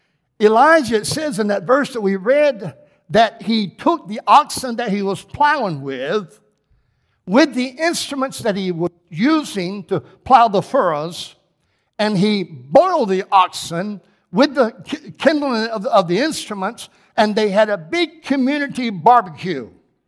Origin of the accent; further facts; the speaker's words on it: South Carolina, United States; We have a guest from South Carolina, Melinda, from back in my hometown.